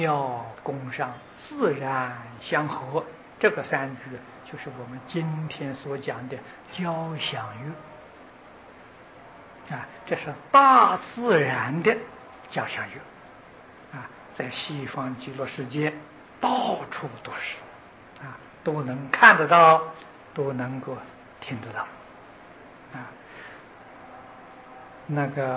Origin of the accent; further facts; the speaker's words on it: China; 你看我们中国人喜欢呢吊这个风铃啊，风铃是金属做的